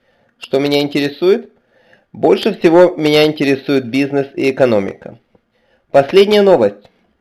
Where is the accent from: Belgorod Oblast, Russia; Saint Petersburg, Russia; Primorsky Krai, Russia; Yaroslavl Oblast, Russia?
Primorsky Krai, Russia; Vladivostok; moved away as an adult; now in Moscow, Russia; Я родился и вырос во Владивостоке. Вы знаете, где находится Владивосток? На Тихом океане.